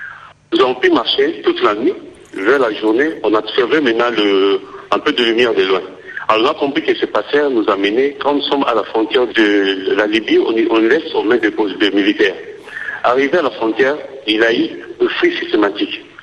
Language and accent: French; DR Congo; now in Lomé, Togo; Oui, j'ai quitté le Congo RDC, je suis Congolais d'origine Tutsi. Ma mère est d'origine Tutsi. J'ai quitté en 2001, en avril 2001. J'ai quitté, j'ai traversé pour Brazzaville.